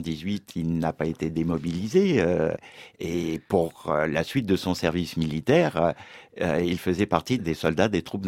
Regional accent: Argenteuil, Île-de-France, France; also born or lived in Paris; même si je suis né à Paris, mon enfance est à Argenteuil.

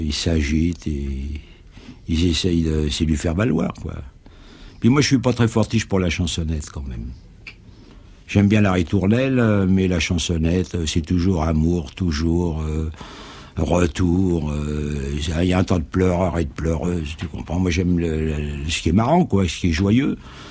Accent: Paris, Île-de-France, France; Ils disent, oui, qu'est-ce que... D'où êtes-vous? Ben, je dis, je suis d'ici.

